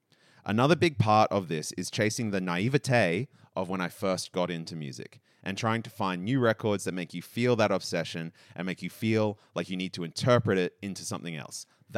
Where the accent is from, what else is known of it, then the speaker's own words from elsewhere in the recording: Australia; It's like how American TV sounded to me as an Australian kid.